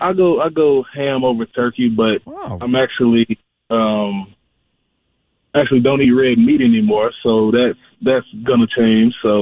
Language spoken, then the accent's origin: English; Tennessee, United States; I'm from Tennessee, so I almost went to the game Sunday, you know, to get a little in-person view.